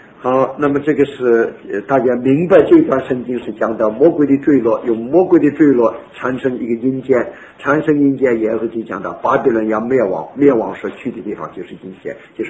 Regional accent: China; 我中国人更讲了啊

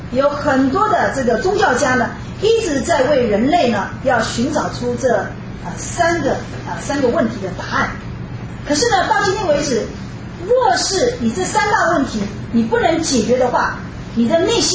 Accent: Taiwan; 我们从台湾来的人基本上头脑里面我们都有一些神

